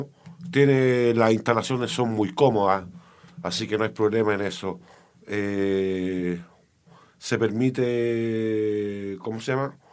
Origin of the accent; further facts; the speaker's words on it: Valparaíso, Chile; yo soy de Playa Ancha, pero de un poquito más abajo, no de la calle Vigía